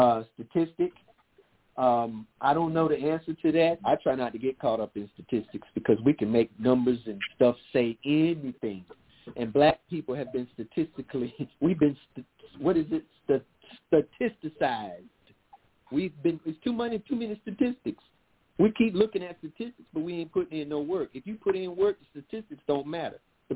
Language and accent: English; the South, United States; I'm from the South. You know, it's a different kind of feel down there. We all speak to one another.